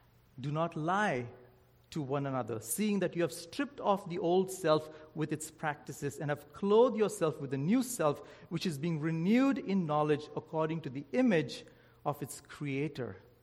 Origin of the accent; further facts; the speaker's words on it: India; English is a second language; now in Canada; I grew up in India, right? We all know that. You can hear me and know that. I grew up in India. But after relocating to Canada